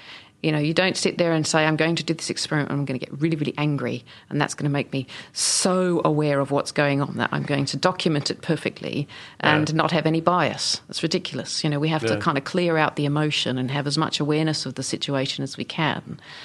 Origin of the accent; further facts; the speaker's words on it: Australia; And also, I'm Australian, so I'm primarily lazy